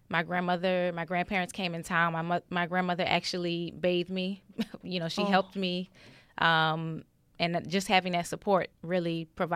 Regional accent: New Orleans, Louisiana, United States; now in Los Angeles, United States; So I'm from New Orleans, and it's nothing compared to L.A. traffic.

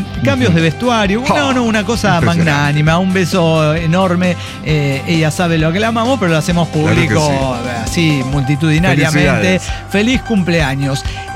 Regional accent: Ensenada, Baja California, Mexico; Yo soy de Ensenada

